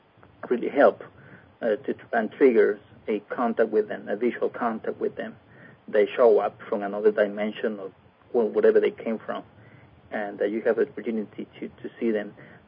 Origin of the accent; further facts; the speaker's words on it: Lima, Peru; Well, yeah, I was born and raised in Lima, Peru.